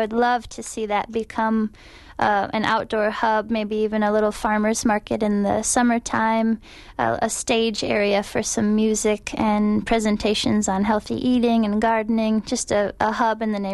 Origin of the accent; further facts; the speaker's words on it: Iowa, United States; also born or lived in Los Angeles, United States; Yes, I'm originally from Iowa, but we moved here from Los Angeles. We were in a suburb there for 6 years and came back to the Midwest where we're from.